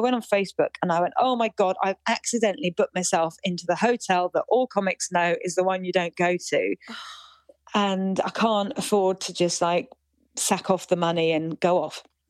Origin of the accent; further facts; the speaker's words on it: London, United Kingdom; as a Londoner